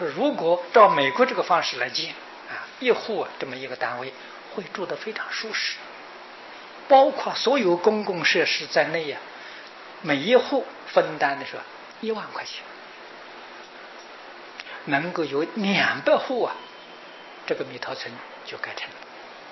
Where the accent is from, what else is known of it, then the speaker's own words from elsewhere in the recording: Taiwan; 在我们台湾人的是来算说是不多的